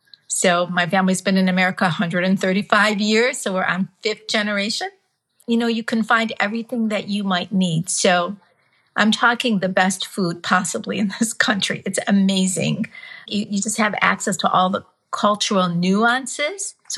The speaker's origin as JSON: {"language": "English", "town": "Dearborn", "region": "Michigan", "country": "United States", "tie": "born or raised there", "said": "Actually, growing up in the Dearborn area was probably one of the things that most shaped life, because you had immigrants that Ford was bringing from all over the world. So I grew up in this very multi-ethnic, amazing community"}